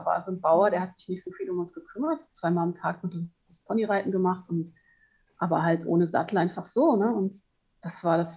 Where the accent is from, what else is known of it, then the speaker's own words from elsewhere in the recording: Hamburg, Germany; Und ich bin in Hamburg aufgewachsen am Stadtrand